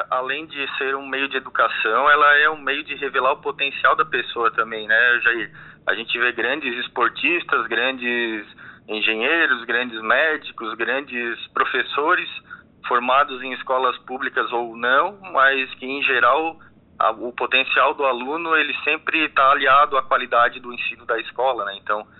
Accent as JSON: {"language": "Portuguese", "town": "Urussanga", "region": "Santa Catarina", "country": "Brazil", "tie": "born or raised there", "said": "Isso, nascido e criado em Uruçanga, né?"}